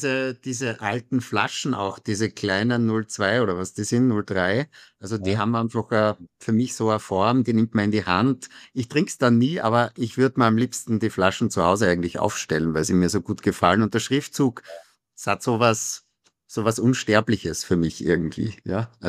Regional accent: Styria, Austria; ich bin Österreicher, aber vor allem Steirer. Also in Österreich ist man ja immer auch aus einem Bundesland und da ist man besonders stolz drauf.

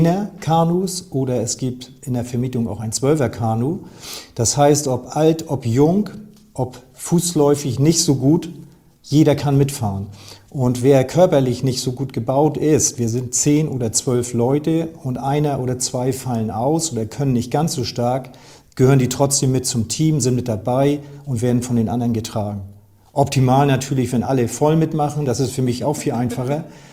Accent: Plön, Schleswig-Holstein, Germany; ich bin hier in Plön groß geworden. Ich bin hier in Plön aufgewachsen.

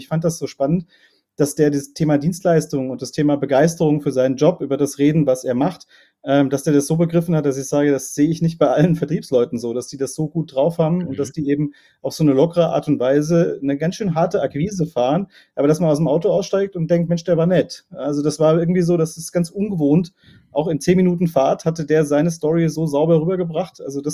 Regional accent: Rhineland-Palatinate, Germany; ich bin Pfälzer

